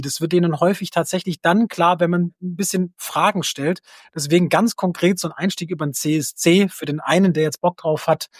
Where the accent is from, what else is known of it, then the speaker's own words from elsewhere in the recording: Baden-Württemberg, Germany; Ich bin stolzer Schwabe in Baden-Württemberg